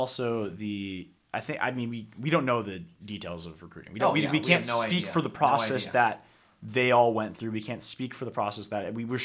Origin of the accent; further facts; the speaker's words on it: California, United States; In the Bay Area, which personally I love because I'm from the Bay Area.